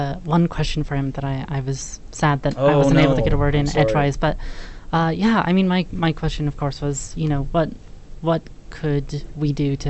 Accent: Canada; now in United States; I'm Canadian, and in Utah

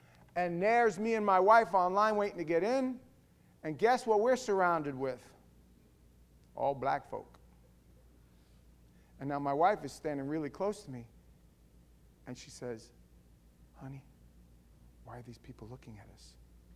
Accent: New York City, New York, United States; I grew up in New York, and there's not that many white people in certain areas, and a lot of white people in other areas, and a lot of Hispanic.

